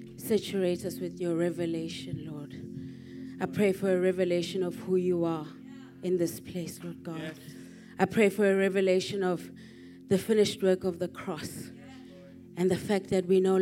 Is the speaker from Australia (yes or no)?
no; South Africa; I am from South Africa, so in case you were wondering, yes, I'm African.